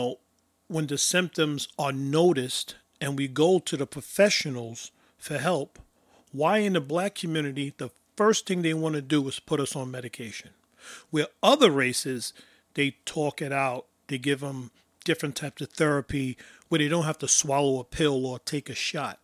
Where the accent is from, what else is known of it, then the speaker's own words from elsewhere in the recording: Brooklyn, New York, United States; growing up in Bed-Stuy, Brooklyn, when our brothers are under stress, the neighborhood came together and took care of them.